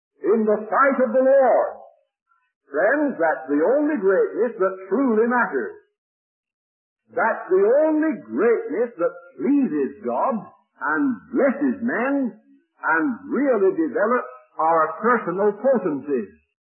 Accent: England, United Kingdom; now in Edinburgh, United Kingdom; We are not Scottish, we are English, but we lived 20 years in Scotland

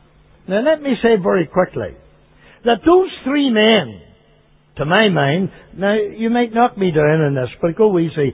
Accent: Canada; I'm a Canadian. I'm 50 years over there

